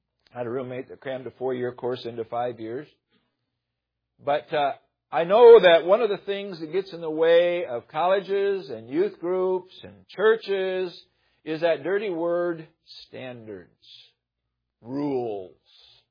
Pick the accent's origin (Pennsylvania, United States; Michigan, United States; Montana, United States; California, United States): Michigan, United States; I grew up in Michigan. I'm not against the South, but I have learned something down here.